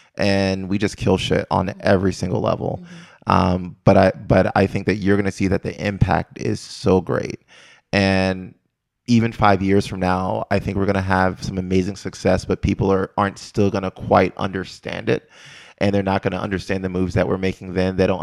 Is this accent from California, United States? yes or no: no; Maryland, United States; I'm from Maryland, DMV.